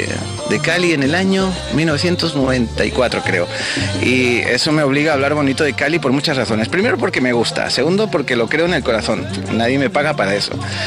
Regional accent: Community of Madrid, Spain; Me fui a una tienda importante que hay en mi país, en Madrid

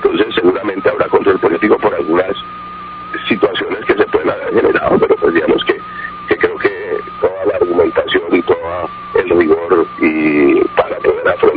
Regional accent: Cali, Valle del Cauca, Colombia; also born or lived in Tuluá; Mi papá era caldense, yo soy tulueño de nacimiento, vallecaucano, sí, pues me crié y he vivido en Cali.

